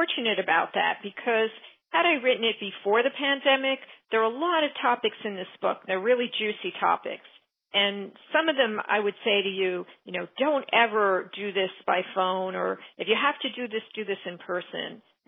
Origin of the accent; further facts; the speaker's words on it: New York, United States; I mean, well, I'm from New York, so, but I see it all the time.